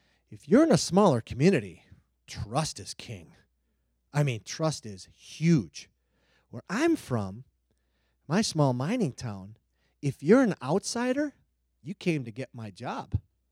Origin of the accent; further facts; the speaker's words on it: Hibbing, Minnesota, United States; Hey, I grew up in Hibbing. We hated the cities.